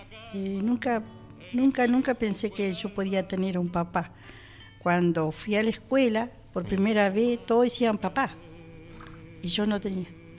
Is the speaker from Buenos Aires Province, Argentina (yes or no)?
no; El Bolsón, Río Negro, Argentina; also born or lived in El Maitén; Bueno, yo nací en Maitén. Y bueno, de muy chiquitas, mi mamá nos trajo acá a Bolsón. Uh-huh. Y los criamos acá en Bolsón.